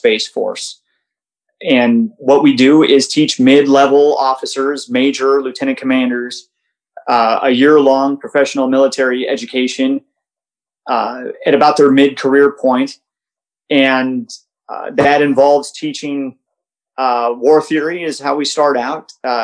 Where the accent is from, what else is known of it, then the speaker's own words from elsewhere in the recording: Mojave, California, United States; pretty close to where I grew up in Mojave, California.